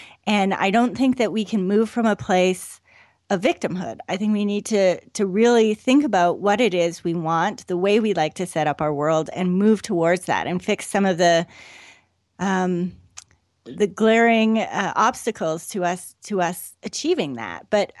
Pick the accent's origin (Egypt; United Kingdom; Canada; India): Canada; now in United States; I'm actually Canadian, so it's kind of a moot point because I can't vote here anyway